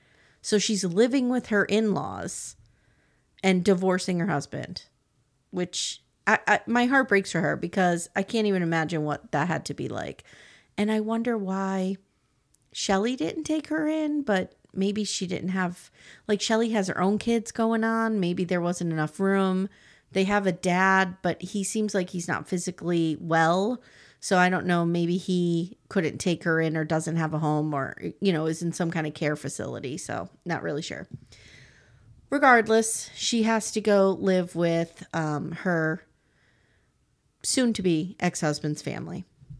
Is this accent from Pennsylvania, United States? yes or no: yes; Scranton, Pennsylvania, United States; the socioeconomic landscape of Altoona, Pennsylvania is very close to where I grew up in Scranton.